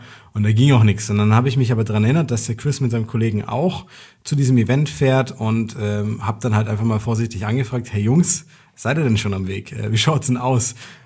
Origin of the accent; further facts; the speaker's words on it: Nuremberg, Bavaria, Germany; Und wir kommen aus Nürnberg